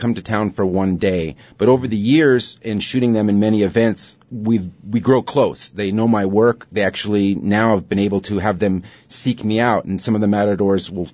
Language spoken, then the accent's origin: English; United States; No. I'm American. I'm from Hungarian descent.